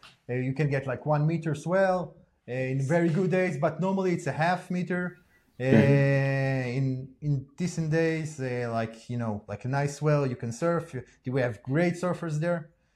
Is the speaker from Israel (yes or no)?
yes; Israel; English is a second language; moved away as an adult; now in Zurich, Switzerland; I'm originally from Israel. I moved to Switzerland 4 years ago because I have a Swiss wife, and she she grew up in Switzerland in Zug, and then I moved to Zurich.